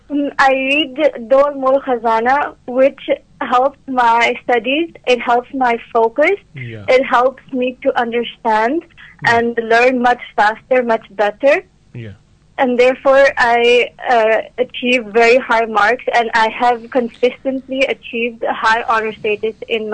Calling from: Cyprus; میں سائپرس سے بات کر رہی ہوں.

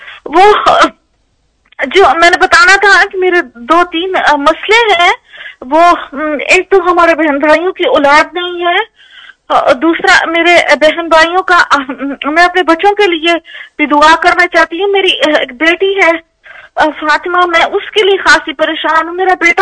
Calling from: Netherlands; जी मैं हॉलैंड से बोल रही हूँ।

